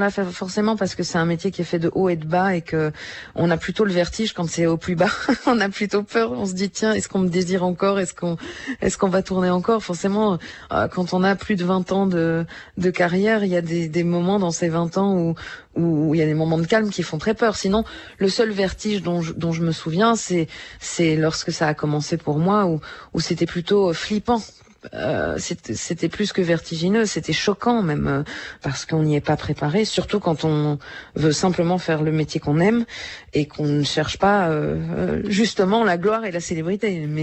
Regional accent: Belgium; now in France; Quand on me dit que je suis d'origine belge, je bondis, je suis pas d'origine, je suis belge. Je ne parviens pas, même si je vis en France depuis 20 ans passés, je ne parviens pas à prendre la nationalité française.

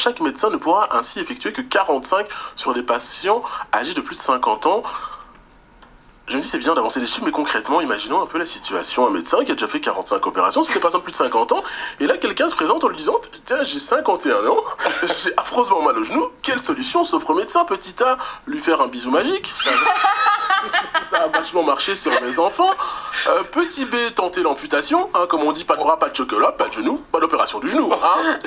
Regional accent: Kinshasa, DR Congo; born there; moi j'ai que 37 ans, enfin officiellement j'ai 37 ans, je suis né à Kinshasa

